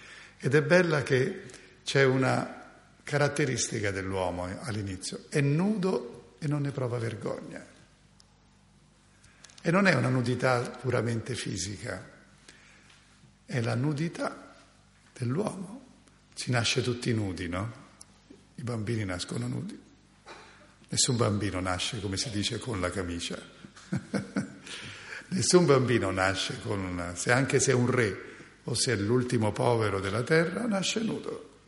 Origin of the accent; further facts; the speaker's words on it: Genoa, Liguria, Italy; born there; Noi siamo stati fortunati, siamo nati a Genova.